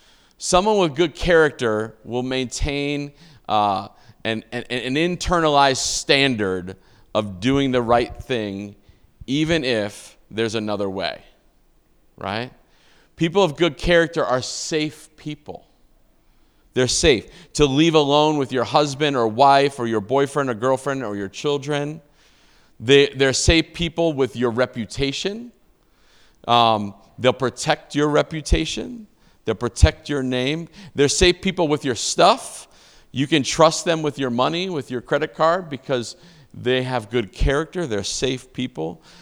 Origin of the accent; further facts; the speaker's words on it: Brooklyn, New York, United States; also born or lived in Portland, Maine / New Hampshire / Boston; And so I grew up in Brooklyn, New York, and then we moved to Portland, Maine, and Nashville, New Hampshire, and then Boston, Massachusetts.